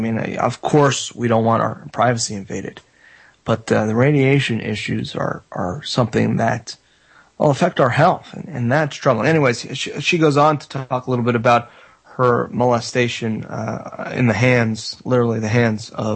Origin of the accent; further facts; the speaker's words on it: Florida, United States; I mean, I grew up in South Florida, and I never for a second had to deal with race issues because it's so diverse down there.